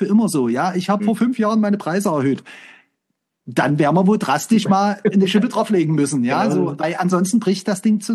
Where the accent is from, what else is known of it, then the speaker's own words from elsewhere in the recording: Dresden, Saxony, Germany; Ich komme ja nun aus Dresden, das haben wir ja heute schon festgestellt, ja.